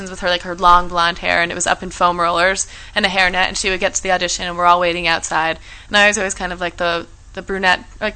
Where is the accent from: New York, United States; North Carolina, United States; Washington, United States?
New York, United States; Like, we grew up together in New York, and we had the same agent.